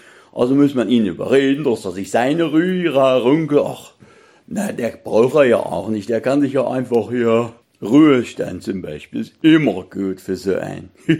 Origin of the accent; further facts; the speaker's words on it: Bavaria, Germany; Aber als Bayer, da würfelt sie trotzdem